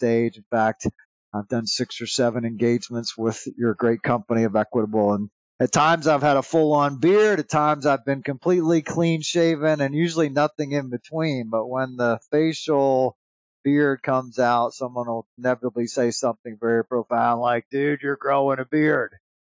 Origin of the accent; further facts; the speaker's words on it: Southeast, United States; I grew up in the Southeast, and there's a lot of Waffle Houses in the Southeast